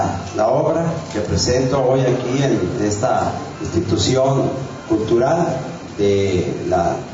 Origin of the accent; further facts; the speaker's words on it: Autlán, Jalisco, Mexico; como un aprecio que tengo yo a este Autlán